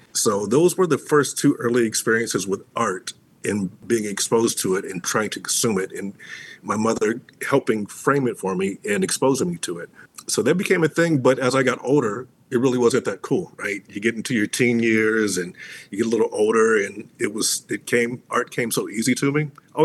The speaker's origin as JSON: {"language": "English", "town": "Dayton", "region": "Ohio", "country": "United States", "tie": "born or raised there", "said": "Well, I'm originally from Southern Ohio, Dayton, Ohio, born and raised, and was always a highly creative little kid."}